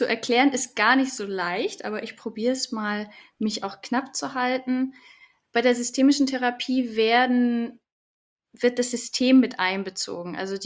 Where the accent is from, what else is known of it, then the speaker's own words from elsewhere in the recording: Munich, Bavaria, Germany; bin aus München schon immer gewesen. Ich habe mal einen kurzen Ausflug nach Heidelberg gemacht, da habe ich meinen Master gemacht, aber ansonsten bin ich sehr verwurzelt hier in München.